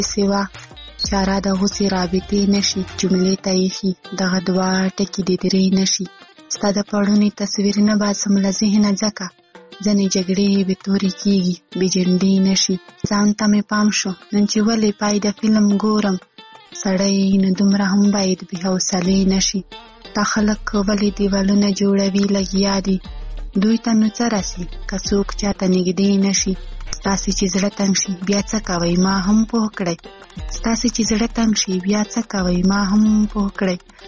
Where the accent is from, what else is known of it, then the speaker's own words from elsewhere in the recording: Khyber Pakhtunkhwa, Pakistan; له وزیرستان نه.